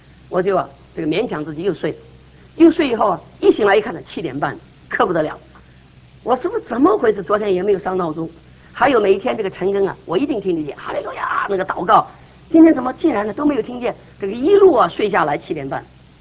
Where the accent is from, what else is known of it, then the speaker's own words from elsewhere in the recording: Taiwan; 我是台湾来的嘛